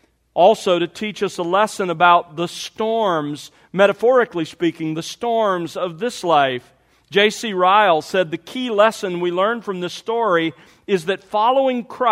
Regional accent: Mobile, Alabama, United States; also born or lived in Los Angeles; now in Dallas, United States; I have survived growing up in Mobile and now living in Dallas.

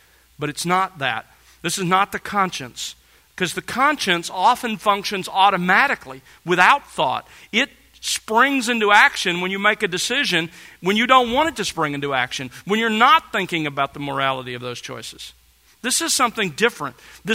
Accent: Mobile, Alabama, United States; I grew up in Mobile and grew up loving and playing football.

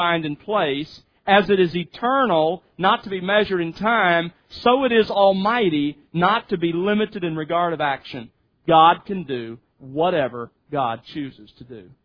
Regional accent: Mobile, Alabama, United States; when I was growing up in Mobile, to sit through the fringes of Hurricane Camille.

